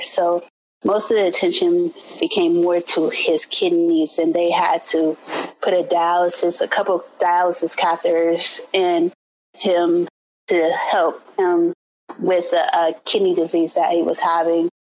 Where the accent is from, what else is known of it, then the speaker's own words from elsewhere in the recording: Columbus, Ohio, United States; I was gravitating towards Cincinnati because I'm originally from Columbus, Ohio.